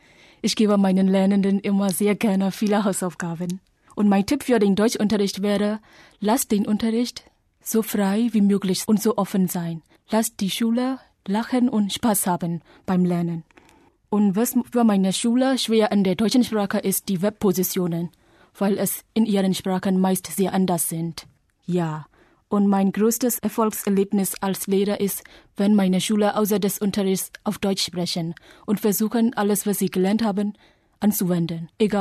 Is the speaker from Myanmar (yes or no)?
yes; Yangon, Yangon Region, Myanmar; German is a second language; Ich komme aus Yangon, aus Myanmar. Das ist ein Land in Südostasien. Ich bin im Jahre 1994 geboren und arbeite jetzt als Deutschlehrerin im Goethe-Institut in Yangon.